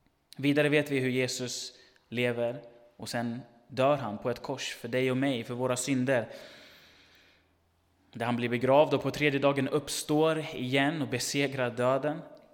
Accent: Örebro, Örebro County, Sweden; now in Gothenburg, Sweden; Jag kommer från Örebro från början.

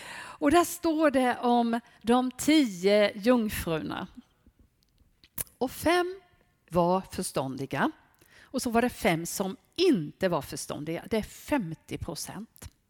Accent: Sävsjö, Jönköping County, Sweden; Jag är uppväxt i Sävsjö, det vet Gunni. Så det är hemtrakter för mig det här.

